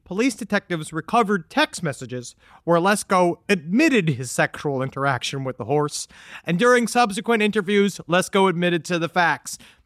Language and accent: English; Queens, New York, United States; we had a problem in our basement toilet growing up in Queens where rats used to come up in it.